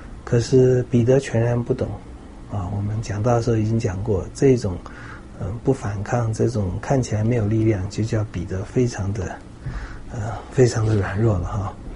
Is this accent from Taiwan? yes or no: no; China; 跟我们中国人用自供当做最好的证据是最不对的